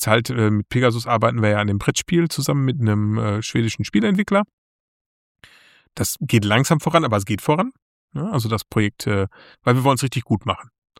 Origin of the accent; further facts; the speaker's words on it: Bad Lippspringe, North Rhine-Westphalia, Germany; für mich war es wirklich eine Bude hier bei uns in Bad Lippspringe, wo ich schon seit Kindheitstagen hingegangen bin.